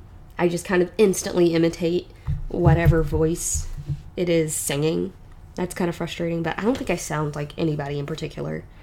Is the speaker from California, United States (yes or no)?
no; Arkansas, United States; accent: country; I can switch in and out of my country accent fairly easily, going back to the being from Arkansas thing, because surprisingly enough, Arkansas accents are different than Texas accents.